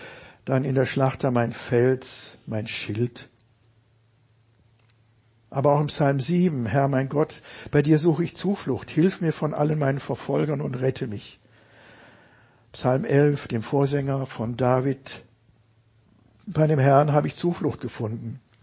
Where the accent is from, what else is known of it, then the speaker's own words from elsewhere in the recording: Baden-Württemberg, Germany; ich bin in der Rheinebene groß geworden